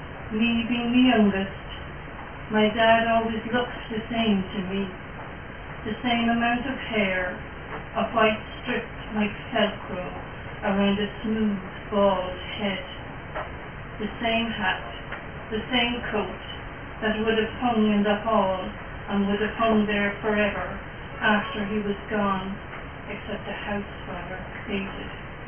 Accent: Dublin, Leinster, Ireland; I grew up in Dublin, and my father was a very proud corpsman

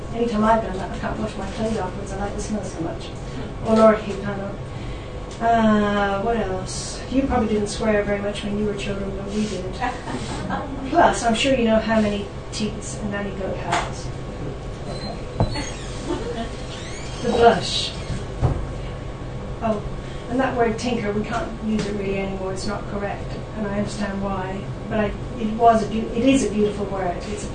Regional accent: Dublin, Leinster, Ireland; I spend a lot of my time on the formative prayer, even though it's all I'm from Dublin.

